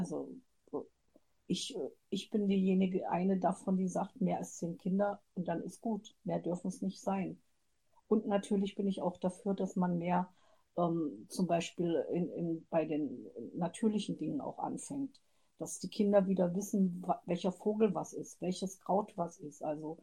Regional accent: Germany; Also ich komme ja nun aus Deutschland, da ist es nicht so frei geregelt.

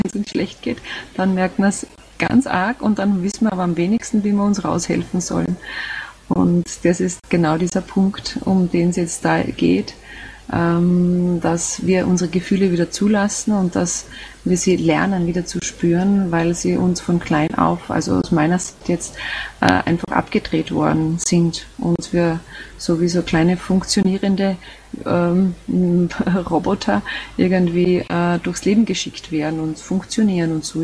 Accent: Styria, Austria; ich bin gebürtige Steirerin und ja, wie nichts Besonderes, aufgewachsen mit zwei Brüdern.

